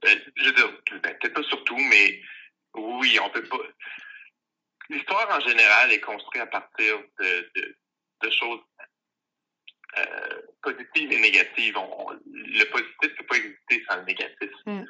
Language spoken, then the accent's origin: French; Sudbury, Ontario, Canada; Moi, je suis originaire de Sudbury, en Ontario. Puis, j'ai toujours... je viens d'un trou, parce que littéralement, ce lit, c'est un cratère. mais c'est une ville qui est rough ses bords, on va dire.